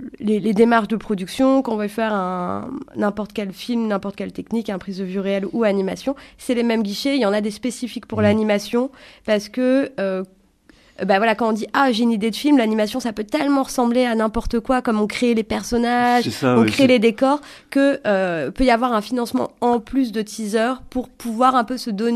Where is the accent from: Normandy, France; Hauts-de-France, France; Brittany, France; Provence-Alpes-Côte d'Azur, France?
Brittany, France; Rennes; Moi, je suis de Rennes et on a 2 studios également